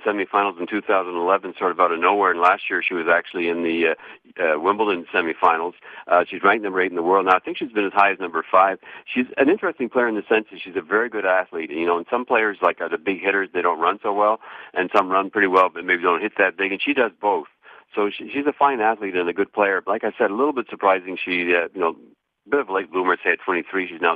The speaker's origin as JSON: {"language": "English", "country": "Canada", "said": "So it is chilly, but, you know, I'm a Canadian."}